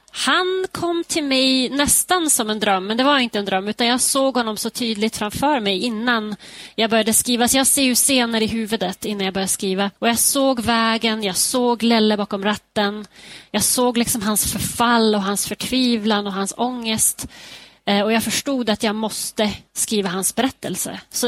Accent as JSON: {"language": "Swedish", "town": "Skellefteå", "region": "Västerbotten County", "country": "Sweden", "tie": "born or raised there", "said": "den börjar ju i min hemstad Skellefte och sen går den ända till Norge"}